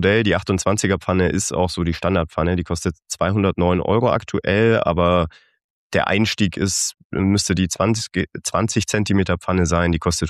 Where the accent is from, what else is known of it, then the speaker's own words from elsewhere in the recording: Augsburg, Bavaria, Germany; now in Berlin, Germany; ich bin 34 Jahre alt, ich komme aus Süddeutschland, ich bin in Augsburg aufgewachsen, wohne jetzt seit ein paar Jahren in Berlin.